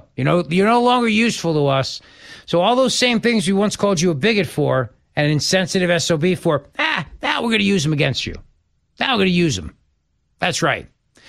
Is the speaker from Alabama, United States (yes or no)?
no; New Jersey, United States; Listen, I grew up in New Jersey, as you know. I know New Jersey politics inside and out.